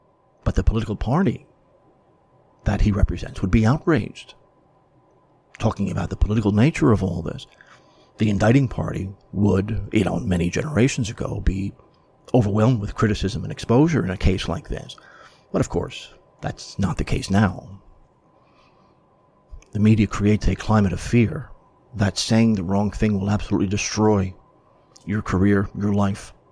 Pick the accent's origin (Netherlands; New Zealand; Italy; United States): United States; New York City, New York; I grew up in the New York media market, New York City, and I was a kid when he first came to prominence